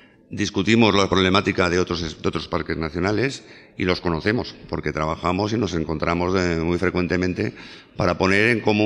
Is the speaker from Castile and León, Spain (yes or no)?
yes; Segovia, Castile and León, Spain; now in Canary Islands, Spain; Yo nací en Segovia, en Castilla, León. Llevo muchos años viviendo en Canarias, aunque tengo muchos buenos recuerdos de mi etapa de infancia en esa ciudad.